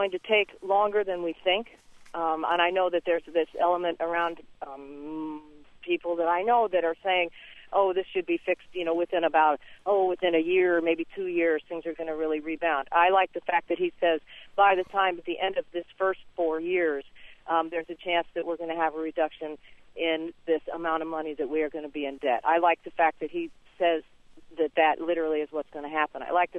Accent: California, United States; I grew up in California in a time when Mr. Reagan was our governor

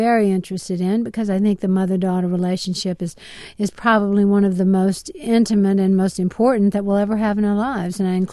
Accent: Louisiana, United States; I think everything I write comes from the fact that I'm a Louisiana girl.

